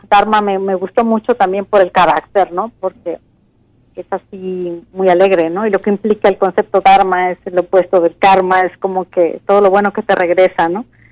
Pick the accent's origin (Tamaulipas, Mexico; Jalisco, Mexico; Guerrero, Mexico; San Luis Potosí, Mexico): Jalisco, Mexico; Como jaliscienses, como mexicanos, como nuestra identidad